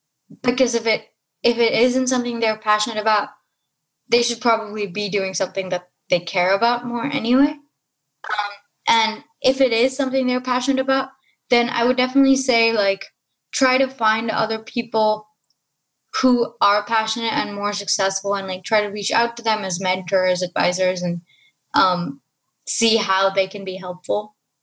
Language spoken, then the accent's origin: English; Oman; also born or lived in India; I was born in Oman and grew up... I was born in India, but grew up in the Middle East in Oman.